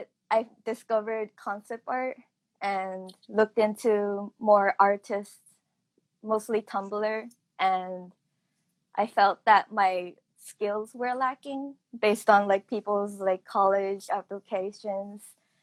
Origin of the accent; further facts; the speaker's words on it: San Jose, California, United States; Yes, I'm from San Jose, California, and I recently graduated from art school this May